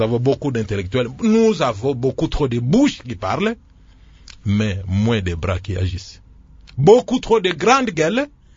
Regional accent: Équateur, DR Congo; Parce que lorsque vous allez chez nous en Équateur, vous voyez

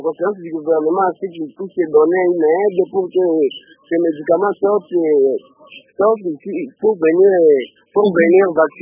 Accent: Maniema, DR Congo; ici chez nous au Maniema, on vaccine seulement les enfants de 0 à 5 ans.

